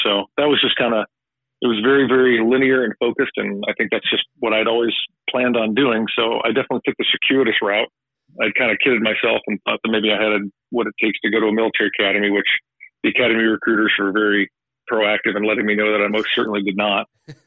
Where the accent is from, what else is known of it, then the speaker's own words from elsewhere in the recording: Galesburg, Illinois, United States; And I grew up in Galesburg, and dad passed away when I was 12, so we bounced around a couple different locations in the Midwest